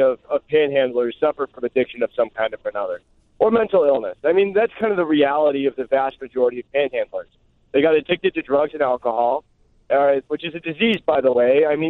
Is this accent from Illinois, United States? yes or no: yes; Evanston, Illinois, United States; I grew up in Evanston, just outside of downtown Evanston, where Mark lives. And went to a Catholic grade school.